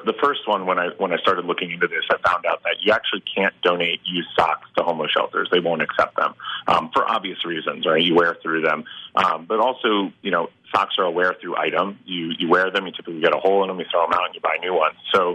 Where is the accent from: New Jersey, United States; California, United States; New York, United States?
New York, United States; Yeah, I grew up in New York, and, I was kind of, when I graduated college, I followed a very traditional, New Yorker path